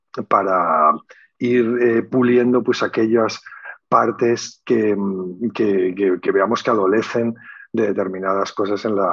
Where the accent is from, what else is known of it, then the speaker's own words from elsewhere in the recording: La Rioja, Spain; Yo soy riojano y allí decimos que el mejor vino es el compartido.